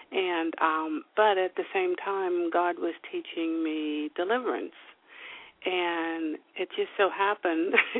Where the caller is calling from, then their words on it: New Jersey, United States; Oh, in New Jersey.